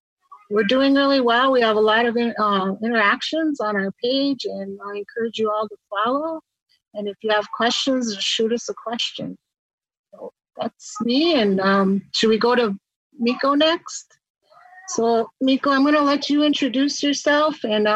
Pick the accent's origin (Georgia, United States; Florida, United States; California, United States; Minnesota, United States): Minnesota, United States; I am a Anishinaabe from Northern Minnesota.